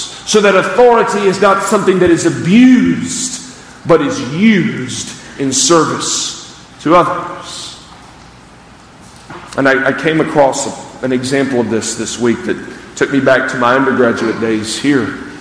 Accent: Greenville, United States; And I was from Greenville, which means I have zero horse experience.

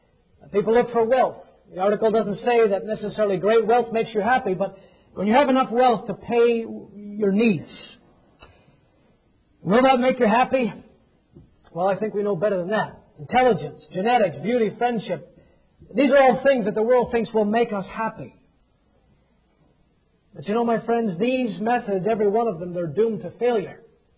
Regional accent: Toronto, Ontario, Canada; as a young hockey fan growing up in Toronto

